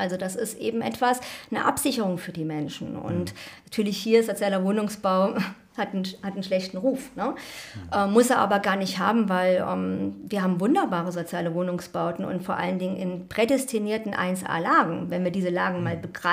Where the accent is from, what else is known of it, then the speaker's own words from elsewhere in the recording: Berlin, Germany; das kann man als Berlinerin sagen, das hat wahrscheinlich jeder, der hier lebt